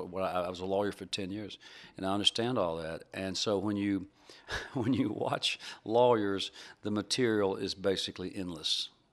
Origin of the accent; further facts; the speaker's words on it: Memphis, Tennessee, United States; the first review was from my hometown paper, the Memphis Commercial Appeal